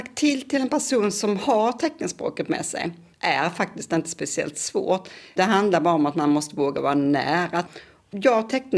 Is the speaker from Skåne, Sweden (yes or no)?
yes; Kristianstad, Skåne, Sweden; now in Lund, Sweden; jag är uppvuxen i Kristianstad. Jag hamnade i Lund första gången som 19-åring när jag hade gått ut gymnasiet och bestämde mig för att börja plugga vidare. Och sen har jag varit till och från Lund några gånger, men nu för tiden, sedan 2019, så är det min hemstad också.